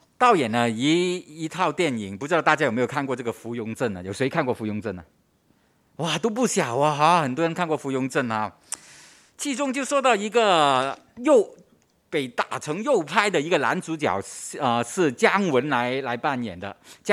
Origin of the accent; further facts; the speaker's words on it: Hong Kong; 现在我们香港人都面对这个很转变很大的城市，跟以前很不同